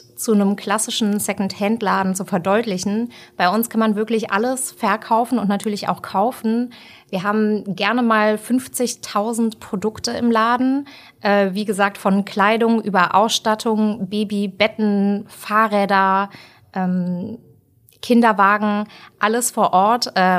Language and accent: German; Cologne, North Rhine-Westphalia, Germany; born there; Ja, wir sind gebürtige Kölnerinnen.